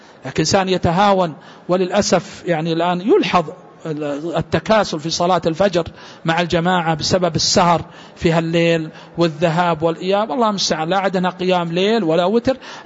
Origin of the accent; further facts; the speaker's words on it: Hejaz, Saudi Arabia; مثلا عندنا في السعودية الذين يقرؤون هنا في الحجاز لهم قراءة بنغم